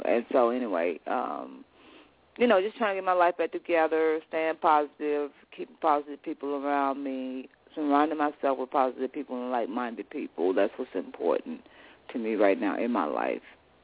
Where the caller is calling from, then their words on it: Atlanta, Georgia, United States; I'm calling from Atlanta.